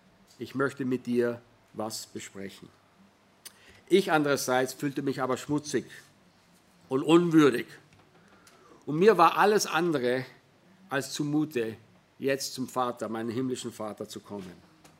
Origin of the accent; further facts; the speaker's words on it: Salzburg, Austria; German is a second language; also born or lived in United States / Innsbruck, Austria; Ich selbst bin Amerikaner, bin aber in Österreich, in Salzburg aufgewachsen, war ein Jahr in Innsbruck und dann mehrere Jahre in den USA studiert, habe Carrie kennengelernt und seit 96 wieder im deutschsprachigen Raum.